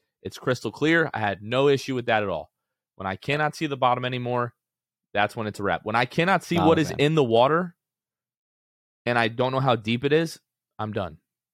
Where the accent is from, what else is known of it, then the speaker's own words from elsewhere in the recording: Gulf Coast, United States; Well, I grew up in the Gulf. That was my first like introduction to a beach.